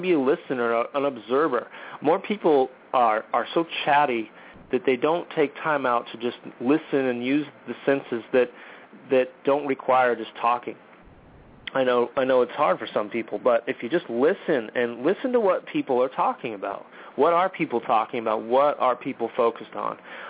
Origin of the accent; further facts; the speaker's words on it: United States; born there; I'm American. I'm born in this country. That's where I was born.